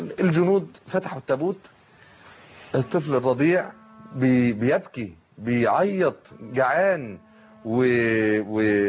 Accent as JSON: {"language": "Arabic", "country": "Egypt", "said": "عندنا في مصر"}